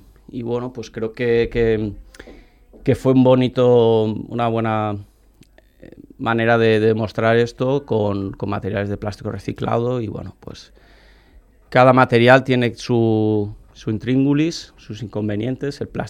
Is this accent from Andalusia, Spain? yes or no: no; Valencian Community, Spain; como todo valenciano y español que hemos estado apoyando voluntariado de alguna manera